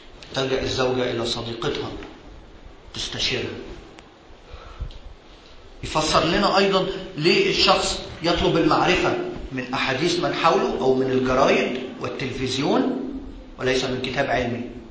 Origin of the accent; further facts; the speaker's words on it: Egypt; أطرحه لينا كمصريين